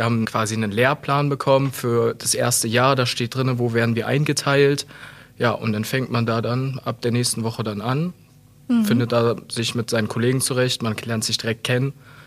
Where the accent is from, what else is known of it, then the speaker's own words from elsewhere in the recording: Hürth, North Rhine-Westphalia, Germany; ich komme aus Hürth-Efferen